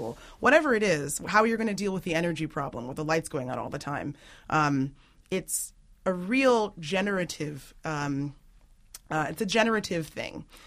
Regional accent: Nigeria; as someone who has spent a lot of time in West Africa as a Nigerian

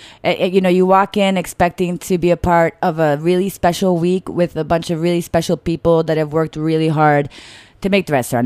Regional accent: Italy; now in United States; I'm from Italy

